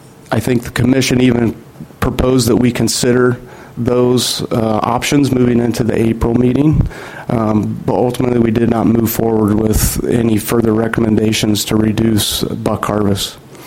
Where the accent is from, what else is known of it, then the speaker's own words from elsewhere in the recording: Missouri, United States; I grew up in Missouri, in the Midwest, in the eastern states.